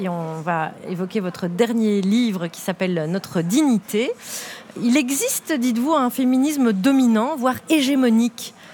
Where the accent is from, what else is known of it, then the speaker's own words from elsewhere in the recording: Belgium; moi, je suis une minorité invisible parce que je suis blanche, mais je suis belge.